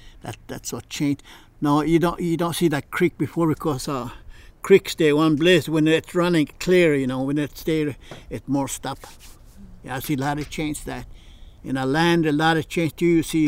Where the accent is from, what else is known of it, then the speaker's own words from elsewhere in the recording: Tetland Village, Alaska, United States; I'm from Tetland Village. Tetland Village, not too far from Tok, Alaska, about 26 miles.